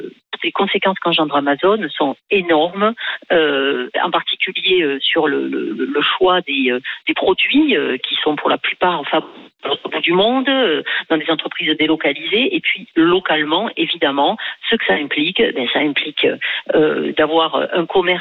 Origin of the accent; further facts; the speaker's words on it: France; Je suis française, je pense en euros.